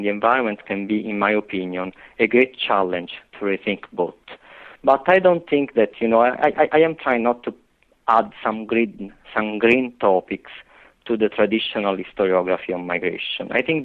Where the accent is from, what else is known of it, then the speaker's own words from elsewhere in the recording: Italy; English is a second language; I am from Italy. I believe that my accent will be with me forever.